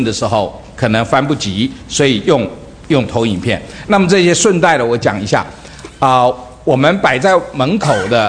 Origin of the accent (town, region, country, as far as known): China